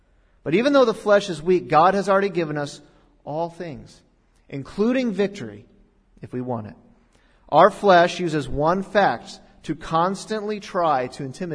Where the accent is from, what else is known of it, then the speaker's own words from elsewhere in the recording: Florida, United States; It's freezing cold out there, man. I'm from Florida.